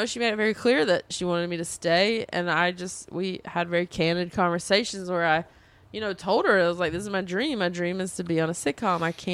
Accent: the South, United States; we have a cool story. We're like from the South.

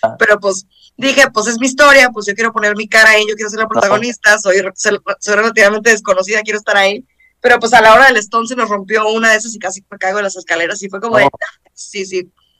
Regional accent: Guadalajara, Jalisco, Mexico; yo soy de Guadalajara, entonces si me regresan a mi rancho a trabajar, me encantaría.

